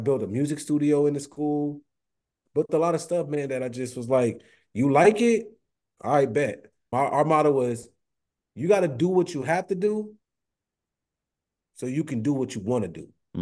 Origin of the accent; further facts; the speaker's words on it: Compton, California, United States; Man, I grew up in Watson Compton.